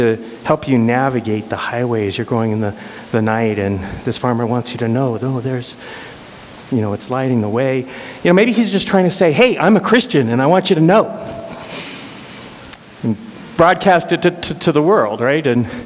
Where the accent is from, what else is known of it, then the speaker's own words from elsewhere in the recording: Denver, Colorado, United States; I was thinking back to my childhood where I grew up in Denver, Colorado, and Denver sits at the mountains, just at the base of the mountains.